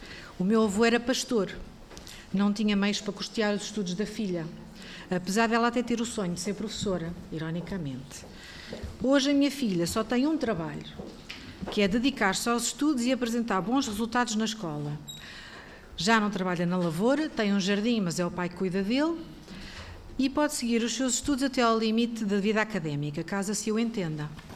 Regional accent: Lisbon, Portugal; eu tenho 49 anos, sou natural de Lisboa

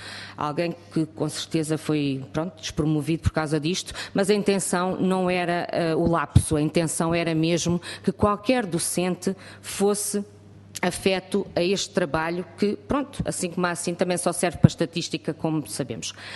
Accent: Faro, Portugal; da minha área, que sou do Distrito de Faro, é por convites

